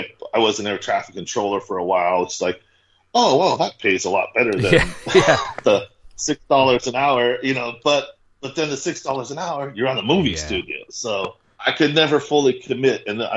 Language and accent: English; Oakland, California, United States; I grew up outside of Oakland, California, and I saw a lot of black exploitation movies.